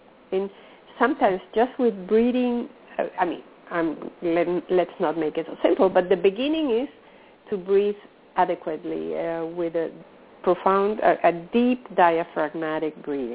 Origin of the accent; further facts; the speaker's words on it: Venezuela; since I am from Venezuela, I have a Venezuelan license.